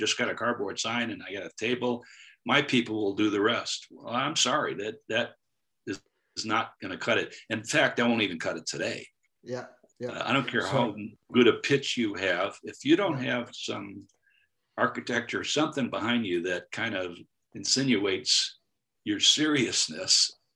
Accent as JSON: {"language": "English", "country": "United States", "said": "I am an American, and the book I wrote is from an American point of view."}